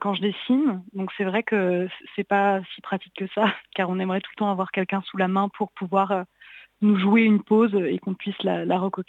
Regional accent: Nantes, Pays de la Loire, France; moi j'ai grandi à Nantes, donc dans une ville assez industrielle, proche de Saint-Nazaire

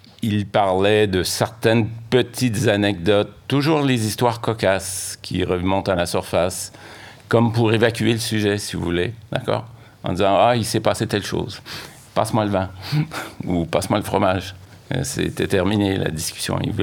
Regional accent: Quebec, Canada; born there; Je suis né au Québec.

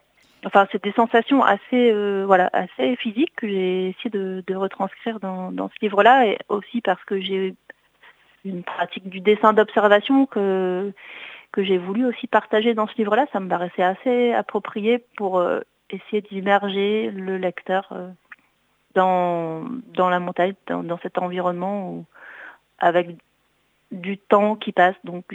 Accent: Échirolles, Auvergne-Rhône-Alpes, France; je suis née à Échirolles, tout près du Contre-le-Vercors. Et toute petite, j'ai toujours eu vue sur les montagnes, que ce soit à l'est, à l'ouest, au nord, voilà. J'ai vécu dedans, même si je suis une urbaine, hein, je suis vraiment une citadine

